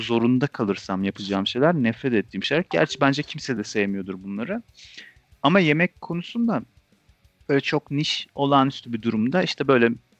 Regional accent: Trabzon, Turkey; Şimdi biz fakirler tabii. Yani biz Trabzon'dan.

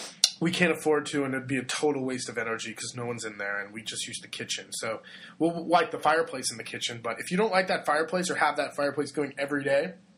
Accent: California, United States; Well, here's the problem, too. I grew up in California.

